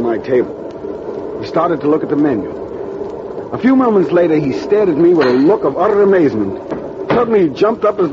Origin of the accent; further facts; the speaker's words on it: Kansas, United States; You see, I grew up in Kansas, so the absurdities of Southern Jim Crow were new to me at that time and unbelievably quaint.